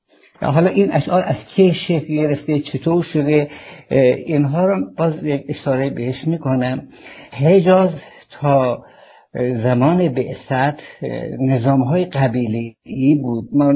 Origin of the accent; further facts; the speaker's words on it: Mashhad, Razavi Khorasan, Iran; accent: Mashhadi; من خراسانی هستم، مشهدی هستم، اگر بخوام مثلا به لفظ مشهدی صحبت بکنم ممکنه شما بعضی حرفای منو متوجه نشیم